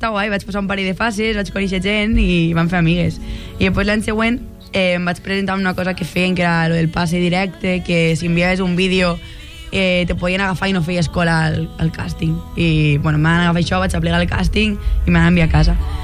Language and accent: Catalan; Vinaròs, Valencian Community, Spain; el divendres tanco la gira d'acústics a Vinaròs, al meu poble.